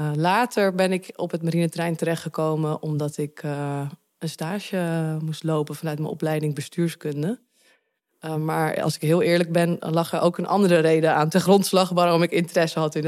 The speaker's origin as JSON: {"language": "Dutch", "town": "Purmerend", "region": "North Holland", "country": "Netherlands", "said": "ik kom uit Purmerend en ik reisde met de trein heen en weer."}